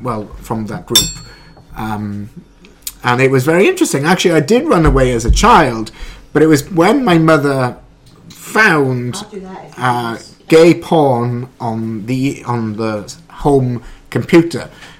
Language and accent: English; Wales, United Kingdom; Well, as a Brit, one would in Britain.